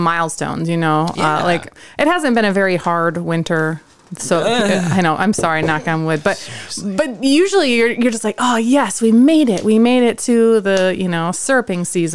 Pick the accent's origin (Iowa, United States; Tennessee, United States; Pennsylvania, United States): Iowa, United States; Frankville; I grew up, I had a Postville phone number, a Castalia address, and I grew up a mile outside of Frankville, just across the border and went from Winnesha County.